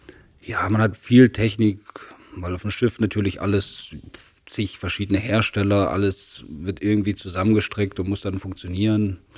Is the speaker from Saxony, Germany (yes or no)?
yes; Saxony, Germany; ich bin in Sachsen geboren, meine Lehre gemacht. Ja, habe früher Landmaschinen repariert. Ja, hat mich nicht ganz so mehr erfüllt und deswegen hat es mich dann nach Hamburg verschlagen.